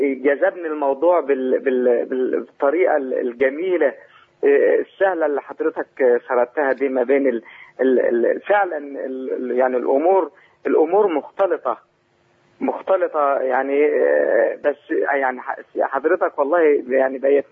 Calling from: Saudi Arabia; أنا من السعودية أشكركم جدا

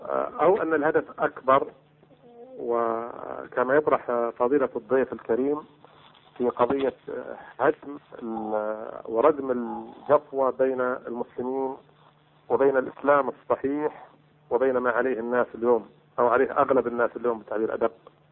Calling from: Dammam, Eastern Province, Saudi Arabia; أنا أكلمكم من الدمام وعملي في القطيف في المحكمة الكبرى قاضي.

